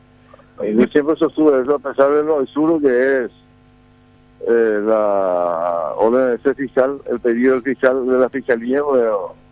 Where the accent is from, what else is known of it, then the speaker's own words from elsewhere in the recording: Paraguay; tengo que cumplir como ciudadano paraguayo